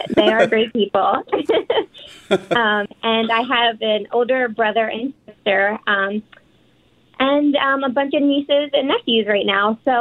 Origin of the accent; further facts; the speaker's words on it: Pennsylvania, United States; So I'm actually from Philadelphia area. I grew up in a town called Bucks County.